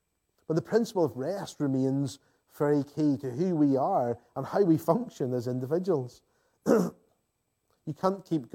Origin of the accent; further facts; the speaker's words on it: Northern Ireland, United Kingdom; I know whenever I was growing up in Northern Ireland, at that stage, the culture of this province would very much have been